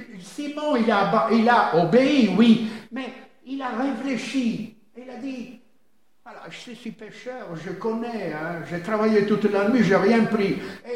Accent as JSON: {"language": "French", "country": "Italy", "second_language": "French", "said": "Je vous ai dit, vous le savez, je suis italien."}